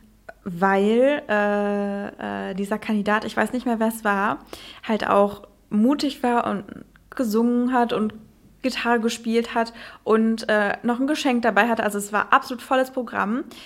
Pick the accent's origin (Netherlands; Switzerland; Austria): Netherlands; now in Germany; mittlerweile vielleicht so ein bisschen Deutschland, weil ich halt auch da wohne. Aber ich bin aufgewachsen in Holland und ich bin in Holland zur Schule gegangen. Ich hatte nie richtig Deutschunterricht.